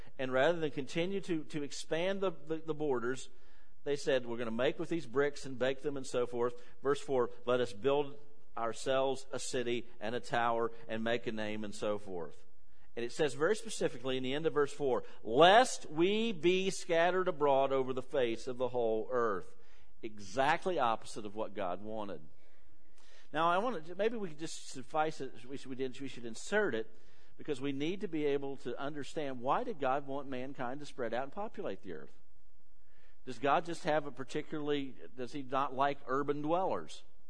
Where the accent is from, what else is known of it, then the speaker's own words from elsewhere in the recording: West Virginia, United States; The town I grew up here in West Virginia had a grand total, the entire town, of 800 people, and our entire county had 4,000 in it.